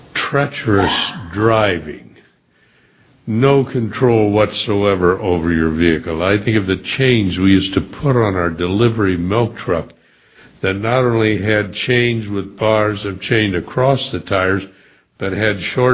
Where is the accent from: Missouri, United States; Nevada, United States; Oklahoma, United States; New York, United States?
Missouri, United States; St. Louis; I grew up in the St. Louis area on a small dairy farm in what is now one of the suburbs of St. Louis.